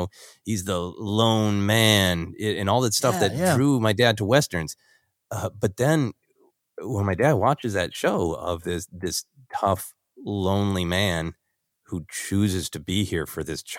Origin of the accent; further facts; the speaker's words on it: Minneapolis, Minnesota, United States; I am going to be at the Convergence Convention in my hometown of Minneapolis in August.